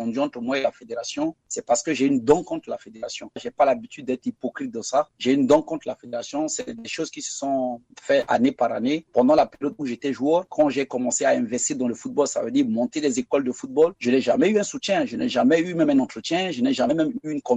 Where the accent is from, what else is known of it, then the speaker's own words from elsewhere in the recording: Central African Republic; je suis centrafricain, je reste centrafricain.